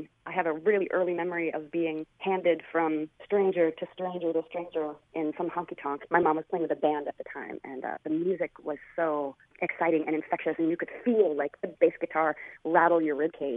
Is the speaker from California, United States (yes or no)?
no; Colorado, United States; also born or lived in Nebraska; I grew up in Colorado. That really is my heart and my home.